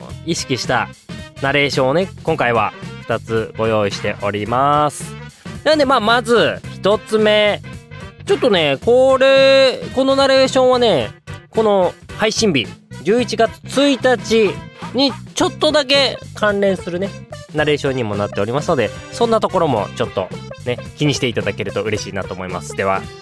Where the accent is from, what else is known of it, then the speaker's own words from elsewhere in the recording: Hokkaido, Japan; now in Tokyo, Japan; 今更ながらも私まだね、東京寒いと思ってるから、北海道出身だけど